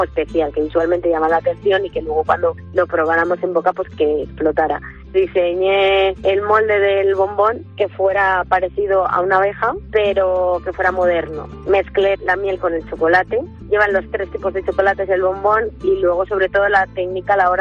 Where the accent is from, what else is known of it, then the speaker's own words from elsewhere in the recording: Guadalajara, Castilla-La Mancha, Spain; porque yo soy muy de Guadalajara, ¿eh? De mi tierra, de mi Alcarria, ¿no?